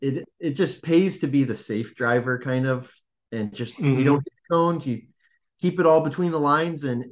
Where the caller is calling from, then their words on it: China, Michigan, United States; I'm in China, Michigan, up in the thumb.